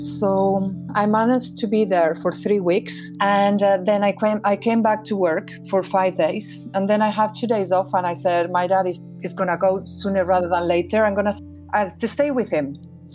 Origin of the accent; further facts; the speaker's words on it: León, Castile and León, Spain; English is a second language; we are from Spain, so my dad used to live in Marbella, which is at the south, but we are originally from the north, which is northwest from León